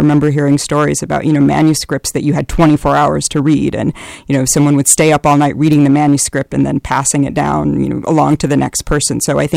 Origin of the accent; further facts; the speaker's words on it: Minnesota, United States; also born or lived in Ukraine; I was born in Ukraine, but raised in Minnesota.